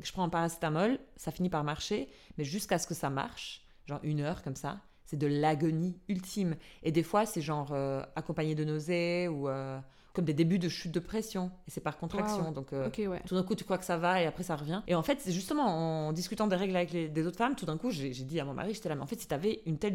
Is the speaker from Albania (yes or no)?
yes; Albania; French is a second language; j'ai eu un flashback en discutant avec vous de quand j'étais petite en Albanie